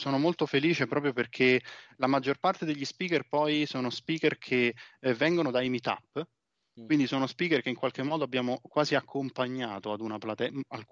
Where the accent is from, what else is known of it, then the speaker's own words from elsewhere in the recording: Rome, Lazio, Italy; now in Modena, Italy; tutti dal mio accento mi confondono per una persona di Parigi o insomma della Francia, però in realtà sono romano, quindi però sì, sono stato da qualche anno trapiantato nella zona modenese